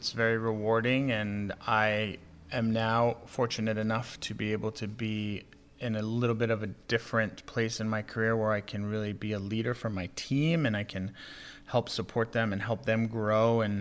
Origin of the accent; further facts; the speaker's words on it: Boston, Massachusetts, United States; So I grew up in New England. I'm from Boston, and in the summer times we would spend a lot of time at the coast.